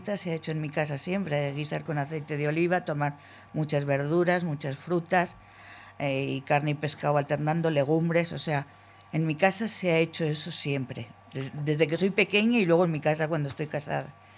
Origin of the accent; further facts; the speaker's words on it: Logroño, La Rioja, Spain; Yo soy de Logroño, hijo